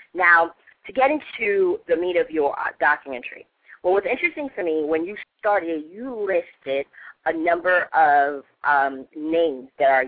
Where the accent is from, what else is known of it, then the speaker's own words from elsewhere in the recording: Haiti; now in United States; my parents were not born and raised in this country, and we immigrated from Haiti, and although I am American, when I'm asked if I'm African American, I often correct them if I'm Haitian American.